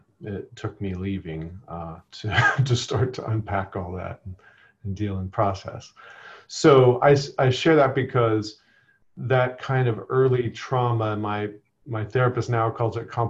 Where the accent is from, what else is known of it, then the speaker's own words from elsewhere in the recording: Bushland, Texas, United States; I came from Texas. I lived up in northern Texas in a very, very small sort of town called Bushland, Texas, outside of Amarillo. Grew up on a farm.